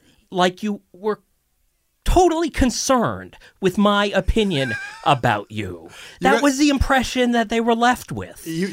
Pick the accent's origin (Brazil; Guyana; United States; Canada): Canada; Toronto, Ontario; Well, being born and raised in Toronto, especially through the 80s, 90s, turn of the millennium